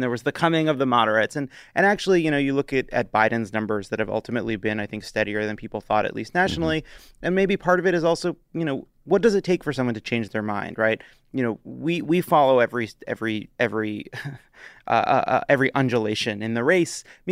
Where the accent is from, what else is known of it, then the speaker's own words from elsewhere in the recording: Long Island, New York, United States; I say Mario because I'm trash from